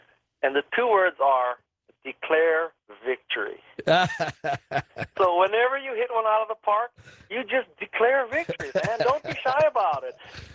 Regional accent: Hawaii, United States; So I'm from Hawaii.

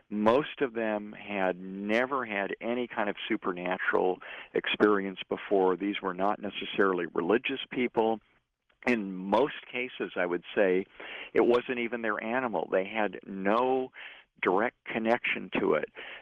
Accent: Thousand Oaks, California, United States; I had a famous veterinary professor talk about how she went out in my hometown of Thousand Oaks.

